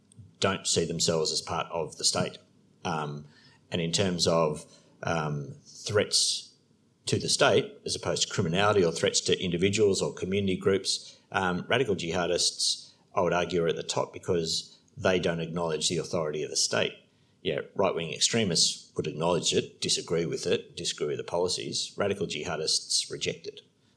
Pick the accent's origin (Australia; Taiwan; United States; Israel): Australia; as a person born and raised in Australia, like most people, I can just not contemplate anybody talking in that way.